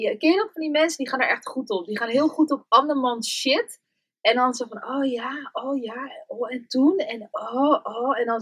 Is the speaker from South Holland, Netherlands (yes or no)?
no; Amsterdam, North Holland, Netherlands; born there; Dan, ik ook, geboren in Amsterdam.